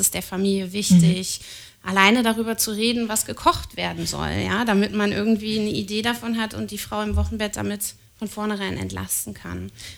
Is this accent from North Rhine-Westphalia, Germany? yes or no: no; Berlin, Germany; moved away as an adult; now in Potsdam, Germany; Also ich komme aus Berlin und bin hierher gezogen vor einigen Jahren